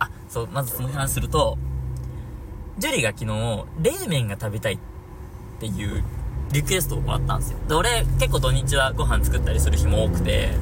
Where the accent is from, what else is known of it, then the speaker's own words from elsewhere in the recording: Ushihama, Tokyo, Japan; あの俺の地元の、